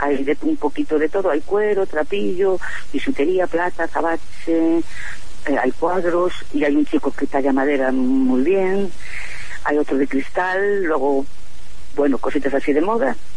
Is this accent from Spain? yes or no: yes; Asturias, Spain; La mayoría somos de Asturias